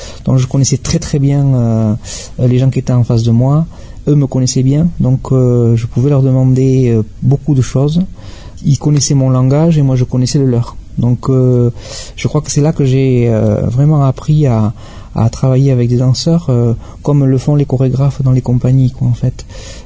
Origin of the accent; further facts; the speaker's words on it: Bayonne, Nouvelle-Aquitaine, France; je suis natif de Bayonne